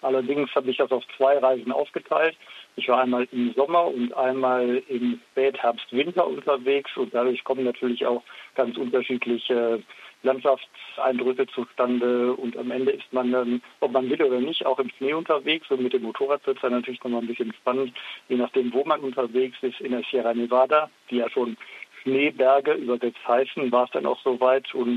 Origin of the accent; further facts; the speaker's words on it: Essen, North Rhine-Westphalia, Germany; ich komme aus Essen